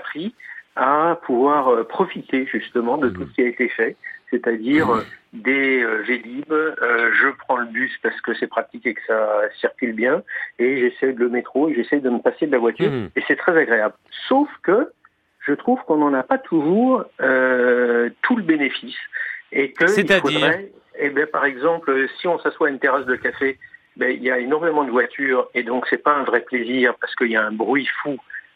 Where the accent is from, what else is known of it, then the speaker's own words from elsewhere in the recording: Paris, Île-de-France, France; Je suis parisien